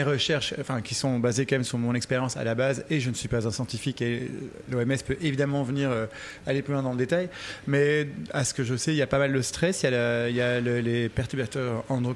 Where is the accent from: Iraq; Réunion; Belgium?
Belgium; now in Paris, France; Oui, je suis un Parisien. Enfin, un Belge à Paris.